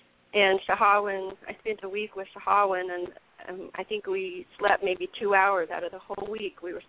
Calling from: Lacey, Washington, United States; I'm calling from Lacey, Washington.

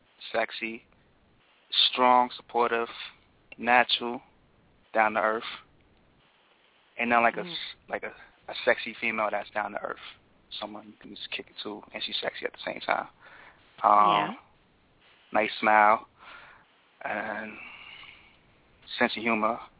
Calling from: New York, United States; again, from New York.

